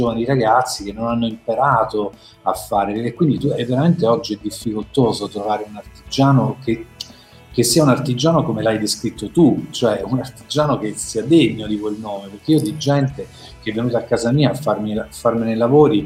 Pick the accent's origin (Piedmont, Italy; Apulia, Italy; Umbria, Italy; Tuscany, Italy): Apulia, Italy; Foggia; moved away as an adult; però io sono cresciuto nella città della Puglia, un po' sfigata, un po' come tutte le città del sud. Io sono cresciuto a Foggia fino ai 18 anni